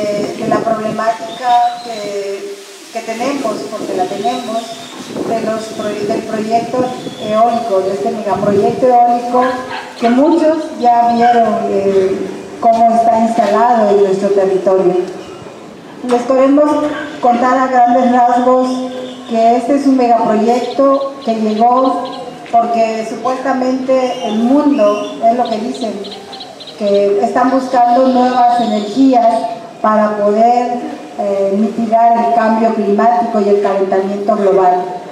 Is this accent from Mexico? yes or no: yes; Juchitán de Zaragoza, Oaxaca, Mexico; hay 15 parques instalados en el municipio de Juchitán de Zaragoza, que es de donde yo soy originaria.